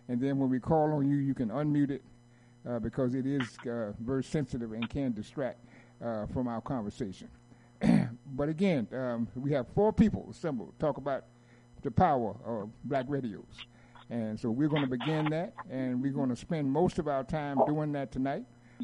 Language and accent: English; Durham, North Carolina, United States; I was raised in the South, in the segregated South, in Durham, North Carolina.